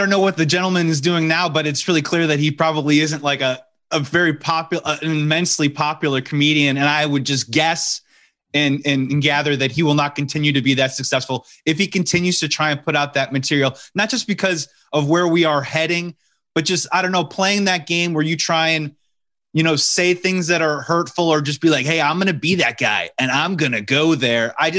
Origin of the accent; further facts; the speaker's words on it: Chicago, Illinois, United States; Obviously, I'm from Chicago. I went to Second City.